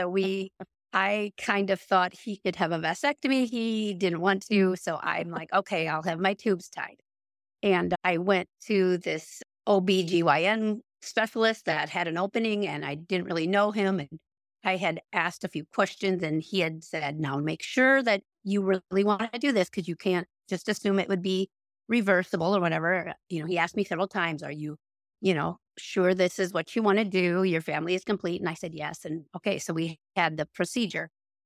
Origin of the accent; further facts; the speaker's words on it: Minnesota, United States; We are from Southwest Minnesota, very rural farming community. My husband is a farmer.